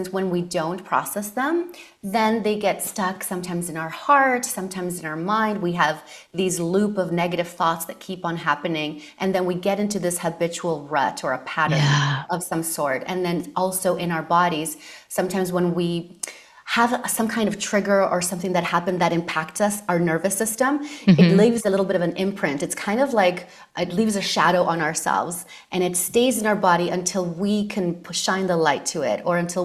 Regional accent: Argentina; I'm from a Latin background. And so dance is another way of babysitting in our countries. I'm from Argentina.

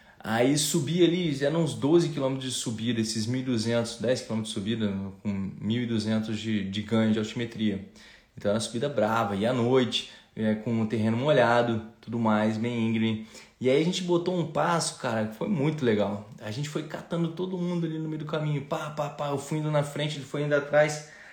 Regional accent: Brasília, Federal District, Brazil; Pá, pô, sou de Brasília.

